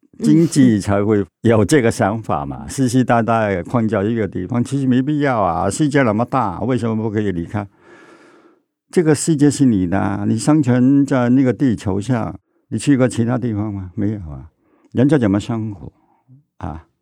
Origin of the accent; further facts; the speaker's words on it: Hong Kong; 我在香港长大的，是英国人管制的